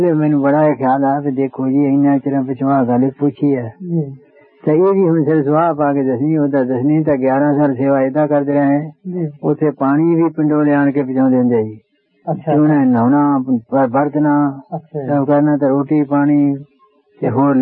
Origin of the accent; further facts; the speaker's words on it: Chugge Kalan, Punjab, India; ਮੇਰਾ ਪਿੰਡ ਚੁੱਗੇ ਕਲਾਂ ਹੈ